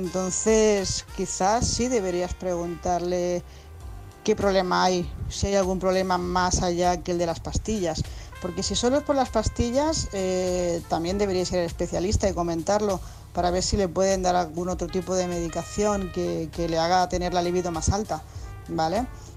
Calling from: Tarragona, Catalonia, Spain; corresponsal de Tarragona

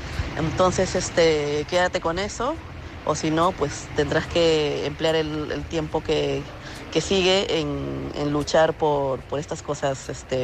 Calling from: Madrid, Community of Madrid, Spain; de Madrid.

